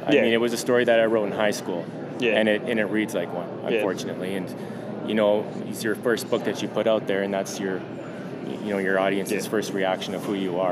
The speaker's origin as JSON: {"language": "English", "country": "Canada", "said": "I'm Canadian. It's in my DNA. It's how I was raised."}